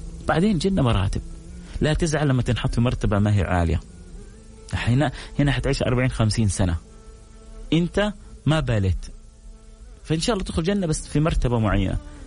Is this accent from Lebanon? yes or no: no; Abha, Asir, Saudi Arabia